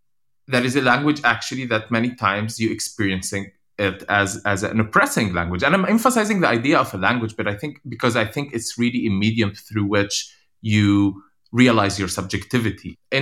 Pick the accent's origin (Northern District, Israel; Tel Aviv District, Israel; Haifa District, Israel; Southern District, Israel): Haifa District, Israel; Haifa; English is a second language; I grew up in Haifa, which, as I said, is one of the mixed cities. So perhaps you're exposed a little bit more to Hebrew as a language